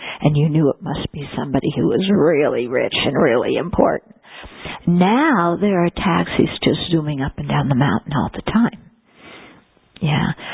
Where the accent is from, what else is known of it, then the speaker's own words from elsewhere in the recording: United Kingdom; being a Brit so you could have a visa so you could stay there.